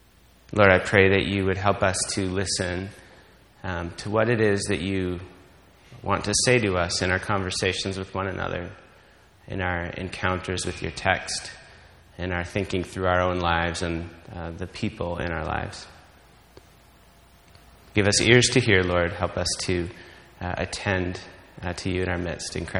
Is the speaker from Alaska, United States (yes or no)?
no; Wisconsin, United States; moved away as an adult; also born or lived in Canada; now in Pittsburgh, United States; I grew up in Wisconsin, but moved around kind of the upper Midwest.